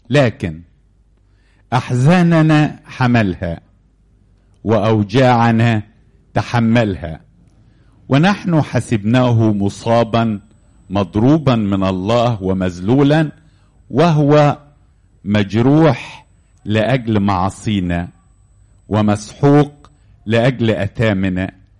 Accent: Egypt; وعلى فكرة احنا عندنا في مصر نقول على رقم 12 ايه؟

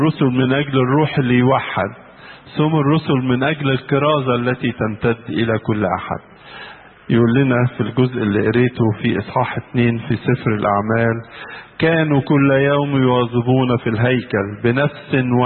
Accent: Alexandria, Alexandria Governorate, Egypt; عندنا في اسكندرية

